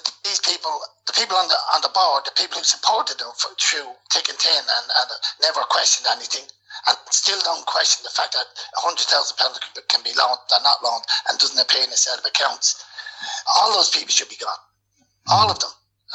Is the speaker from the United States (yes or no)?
no; Ireland; We're all Irish. I mean, I love Ireland winning